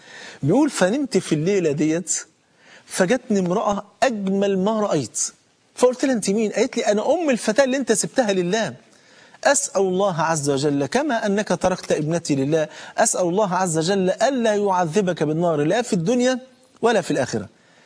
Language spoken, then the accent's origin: Arabic; Egypt; كان في شاب من بلاد الصعيد عندنا في مصر، الكلام ده زمان